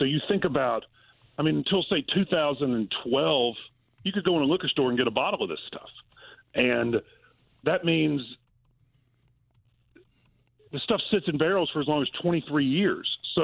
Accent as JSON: {"language": "English", "region": "Mississippi", "country": "United States", "said": "I mean, so like I'm from Mississippi and Julian's from Kentucky."}